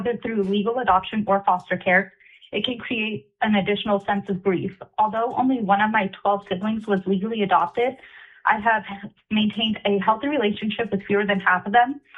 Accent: Anchorage, Alaska, United States; and I am from Anchorage.

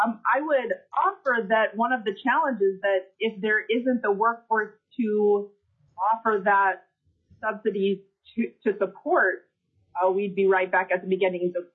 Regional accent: Barrow, Alaska, United States; now in Anchorage, United States; Lack of adequate child care in Barrow, which is my hometown, is one of the reasons my family relocated to Anchorage. It is also one reason why it is challenging for me to move my entire family back home again to Barrow.

